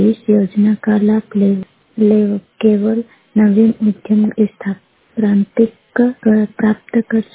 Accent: Anjarada, Madhya Pradesh, India; मैं बड़वानी जिले के ग्राम अंजराड़ा की निवासी हूँ।

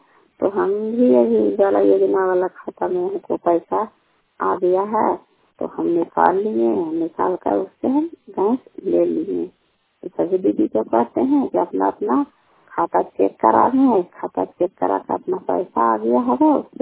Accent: Kalyanpur, Bihar, India; घर कल्याणपुर वाली बेलची पंचायत प्रखंड चंडी जिला नालंदा का निवासी हूँ।

